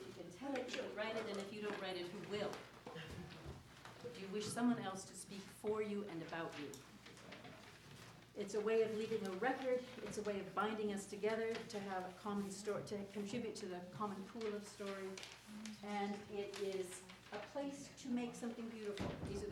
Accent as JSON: {"language": "English", "town": "Seattle", "region": "Washington", "country": "United States", "tie": "born or raised there", "lives_now": "Edmonton, Canada", "said": "I come down from Edmonton. I grew up in Seattle."}